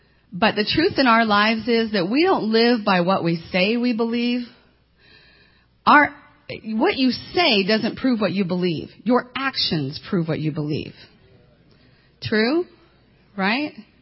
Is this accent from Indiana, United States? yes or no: no; Utah, United States; And we're in from Utah. We're having a great time. We have just a few more days, and not too long. We are going home.